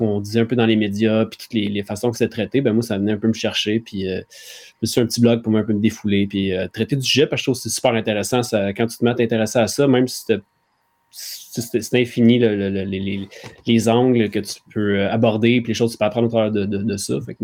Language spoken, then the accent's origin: French; Saint-Hyacinthe, Quebec, Canada; Moi, je suis un Montréalais. J'ai grandi à Saint-Hyacinthe, fait que c'est quand même un milieu agricole